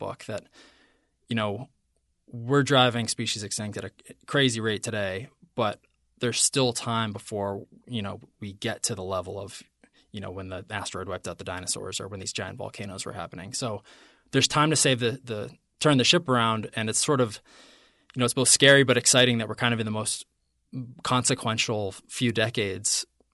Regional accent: New England, United States; Not colonial homes, like I'm from New England

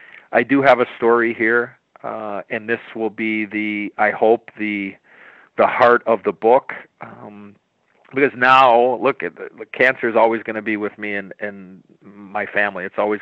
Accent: Chicago, Illinois, United States; as a young American-born hockey player growing up in Chicago

